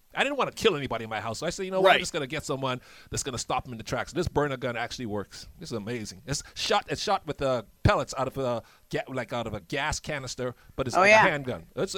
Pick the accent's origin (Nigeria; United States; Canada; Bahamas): Bahamas; listen, I'm from the Bahamas. I know what pirates did in the Caribbean Sea.